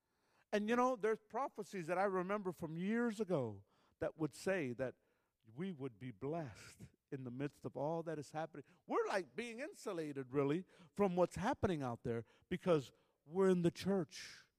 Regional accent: Chicago, Illinois, United States; also born or lived in Texas; I was born in Texas, but it wasn't easy. Amen. I grew up in Chicago. So, I was born in Texas, but I had to be born again to go back to Texas.

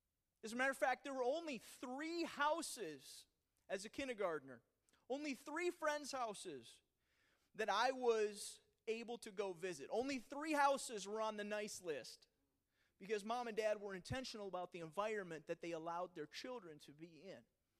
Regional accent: Minnesota, United States; I'm at a birthday party at a park in the little rural community I grew up in Minnesota.

